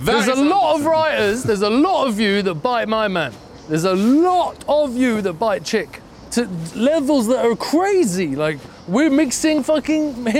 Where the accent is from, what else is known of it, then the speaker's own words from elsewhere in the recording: New York, United States; I'm from New York. This is how we stoop.